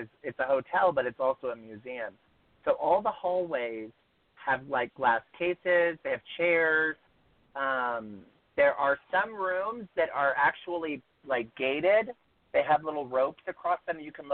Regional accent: the South, United States; I'm a boy from the South, so I love a good sassafras.

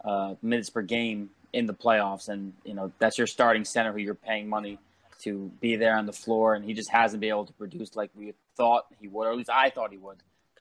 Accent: Indiana, United States; he played at IU, Indiana University, which is close to me since I'm from Indiana.

